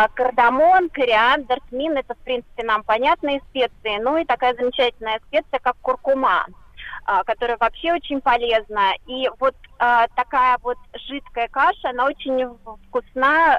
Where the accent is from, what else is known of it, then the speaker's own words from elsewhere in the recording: Moscow, Russia; хоть я из Москвы. Дело в том, что у меня папа, он из Шри-Ланки.